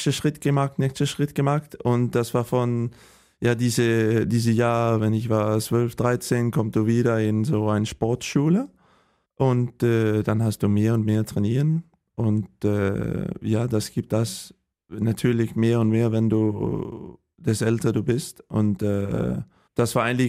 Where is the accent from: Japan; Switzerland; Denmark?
Denmark; Holstebro, Central Denmark Region; German is a second language; Also ich bin geboren in Holstebro in Dänemark. Das ist an die Westseite und ja, auf dem Land, nicht in der Stadt.